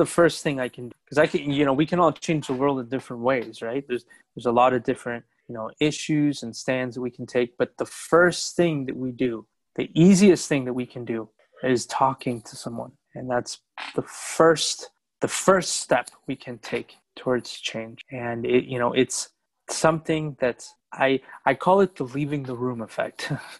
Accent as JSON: {"language": "English", "region": "New York", "country": "United States", "lives_now": "Phoenix, United States", "said": "I'm originally from New York, but I'm in Phoenix right now, and I've kind of had to stay in Phoenix, right, since early 2020."}